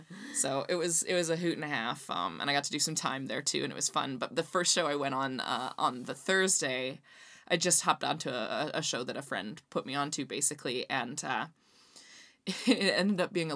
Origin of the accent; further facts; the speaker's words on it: Canada; I was the special guest because I'm from Canada, and that was not Canada.